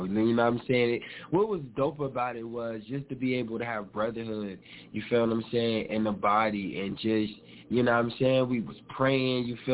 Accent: New Jersey, United States; And he's from Indiana. I'm from Jersey.

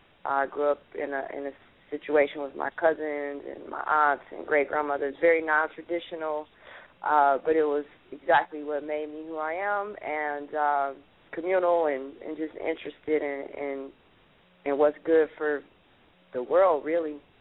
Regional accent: Flint, Michigan, United States; or I am from Flint, Michigan. FLINT, as I affectionately call it, many of us.

